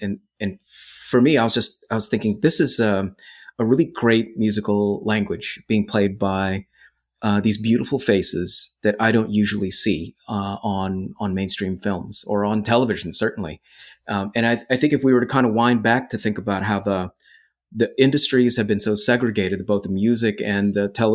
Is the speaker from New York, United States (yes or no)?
no; California, United States; And I grew up on the Monterey Peninsula.